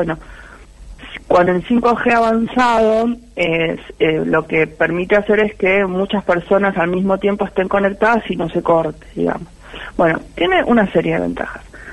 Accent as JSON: {"language": "Spanish", "town": "La Plata", "region": "Buenos Aires Province", "country": "Argentina", "said": "Volví el año pasado. Viví, soy de La Plata, viví como 20 y pico de años en Capital y el año pasado decidí volver a mis pagos."}